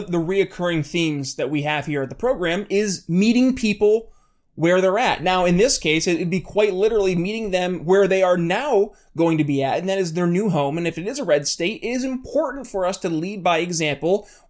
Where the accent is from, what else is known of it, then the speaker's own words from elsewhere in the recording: New York, United States; I remember we had a McAdams cheese plant up in my hometown.